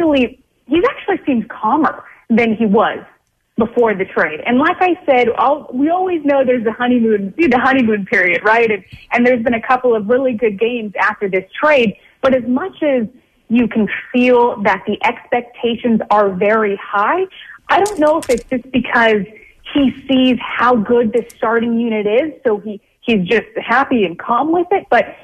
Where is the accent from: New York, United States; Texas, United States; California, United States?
California, United States; now in Philadelphia, United States; because I am from the California area, because I was in that market for so long